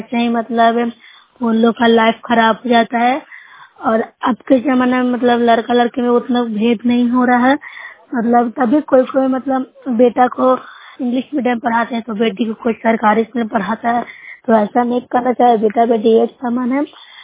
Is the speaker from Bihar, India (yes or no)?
yes; Bihar, India; मैं नौसराय ब्लॉक जिला नालंदा की निवासी हूँ।